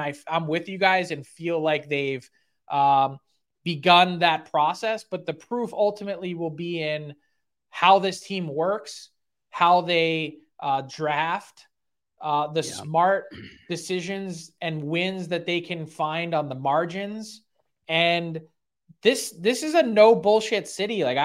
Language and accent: English; Philadelphia, Pennsylvania, United States; it's an uncomfortable feeling being a Philadelphian